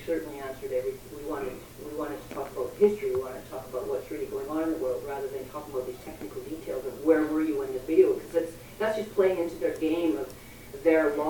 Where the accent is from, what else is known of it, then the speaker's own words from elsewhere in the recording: Canada; Right, because I come from Canada